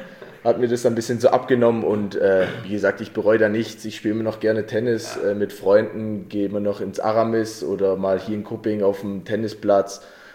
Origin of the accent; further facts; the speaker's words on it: Oberjesingen, Baden-Württemberg, Germany; Gebürtig bin ich aus Oberjesingen, bin da ich aufgewachsen und wohne da immer noch.